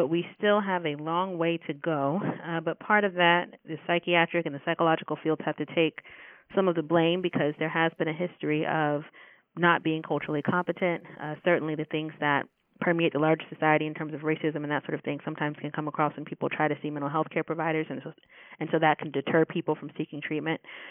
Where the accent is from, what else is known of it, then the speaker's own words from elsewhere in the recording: Pensacola, Florida, United States; born there; I was born in Pensacola, Florida. My dad was in the Navy, and my mom is a Pensacola native